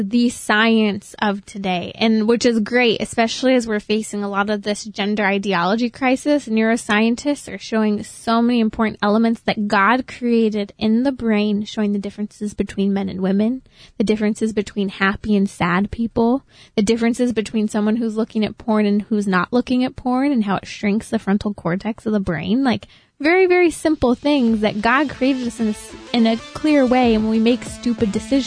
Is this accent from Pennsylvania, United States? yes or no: no; Lake Arrowhead, California, United States; I grew up in Lake Arrowhead.